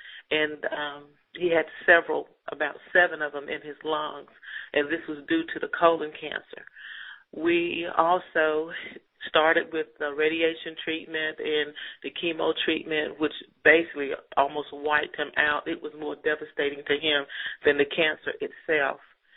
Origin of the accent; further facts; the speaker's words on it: Greensboro, North Carolina, United States; giving the testimony on behalf of my husband, John, and we're from Greensboro, North Carolina.